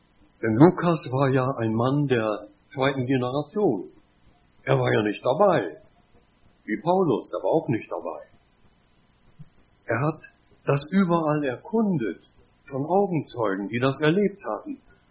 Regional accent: Bremen, Germany; wir gingen zur Weserfähre, ihr wisst, ich bin ein Bremer

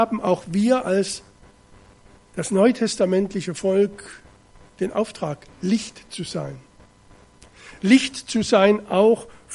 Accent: Germany; ich komme aus Deutschland. Ich bin hier mit einer kleinen Gruppe Christen.

